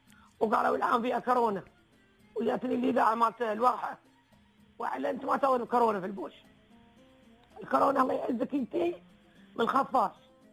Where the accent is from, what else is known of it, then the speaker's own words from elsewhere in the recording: Palestine; انا فلسطيني عمري 5 سنين